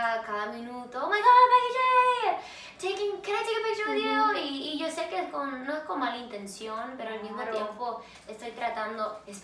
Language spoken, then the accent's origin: Spanish; Mexico; No, porque soy mexicana, tenemos muchos babies de mi familia